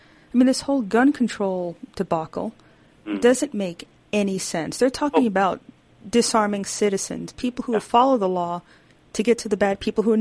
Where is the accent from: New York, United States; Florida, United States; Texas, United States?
New York, United States; Brooklyn; I'm from Brooklyn. I don't mess around, okay?